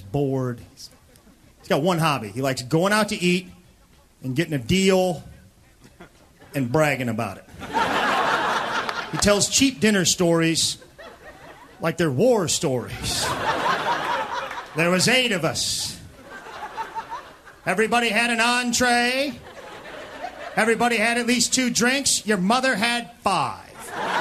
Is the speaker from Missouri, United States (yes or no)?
yes; St. Louis, Missouri, United States; I'm not from New York, though. I'm from St. Louis. That's where my parents live.